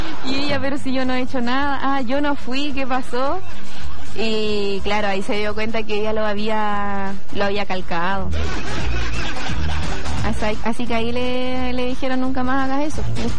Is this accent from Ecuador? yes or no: no; Bosque Mar, Los Lagos, Chile; que yo soy de Bosque Mar, entonces todos los días 1.200 y 1.200